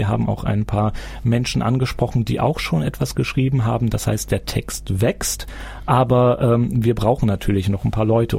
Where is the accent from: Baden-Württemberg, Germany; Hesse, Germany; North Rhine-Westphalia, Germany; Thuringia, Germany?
Thuringia, Germany; wir kommen aus Thüringen, wir lesen in Thüringen. Thüringen prägt uns.